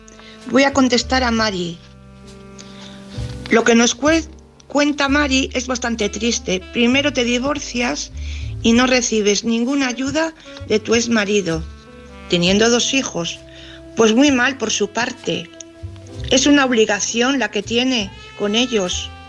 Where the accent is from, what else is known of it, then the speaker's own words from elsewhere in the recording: Valladolid, Castile and León, Spain; de Valladolid.